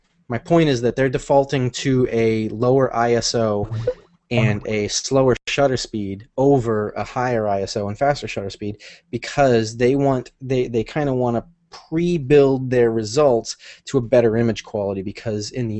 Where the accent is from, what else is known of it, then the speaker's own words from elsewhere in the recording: Sanford, Florida, United States; I grew up in Sanford, Florida, right outside of Orlando.